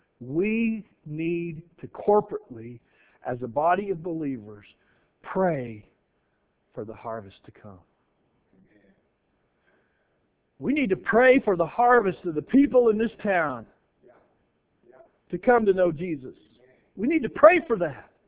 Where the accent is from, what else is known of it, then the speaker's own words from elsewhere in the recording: Texas, United States; I grew up in North Central Texas. We had them often. And there were a couple of times when they literally came through our farm and we were down in the storm cellar